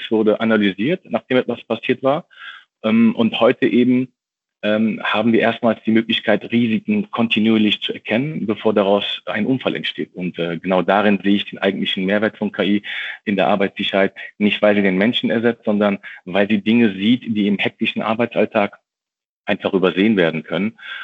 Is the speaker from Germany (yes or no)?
yes; Wuppertal, North Rhine-Westphalia, Germany; Ich bin gebürtiger Wuppertaler, hier aufgewachsen und habe viele Jahre in Wuppertal gelebt. Und mittlerweile lebe ich und arbeite ich im Rheinland. Aber Wuppertal ist quasi nach wie vor meine Heimat.